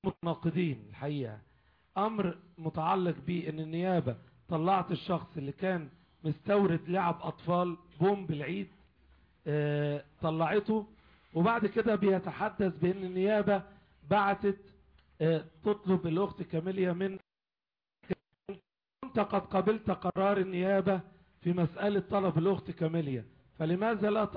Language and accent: Arabic; Egypt; لأن أنا كإنسان مصري لي كل الحقوق، علي كل الواجبات،